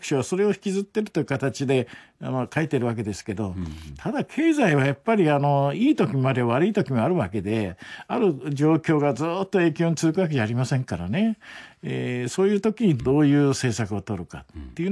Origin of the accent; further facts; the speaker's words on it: Sapporo, Hokkaido, Japan; 私は北海道の札幌出身で札幌の生活したんですが、例えば子供の頃